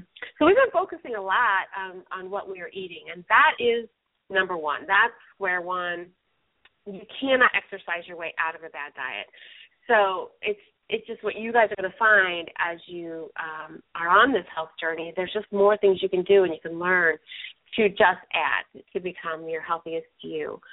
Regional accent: Ohio, United States; you know, I'm from Ohio, and we have had just one heck of a crazy wet spring and summer, and it just kept going. And so, you know, we moved to Florida

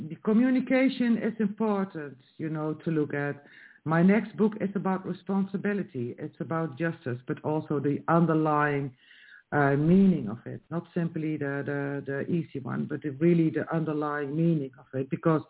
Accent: Netherlands; English is a second language; I am from the Netherlands. I still live in the Netherlands, and I work as a volunteer in a Dutch prison system

